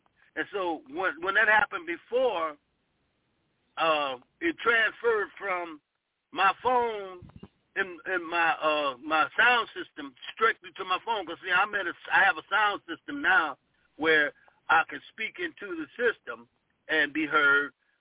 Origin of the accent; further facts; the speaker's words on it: Ohio, United States; now in Sacramento, United States; However, I learned that I got warmer because I'm from Ohio. And I've been living in Sacramento for 14 years or so, 13, 14 years.